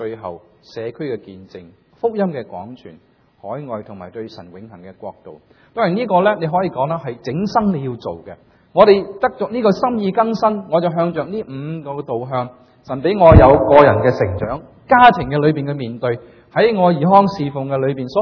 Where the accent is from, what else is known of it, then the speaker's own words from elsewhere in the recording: China; born there; moved away; also born or lived in Hong Kong; 我喺大陆出世嘅，所以咧我有个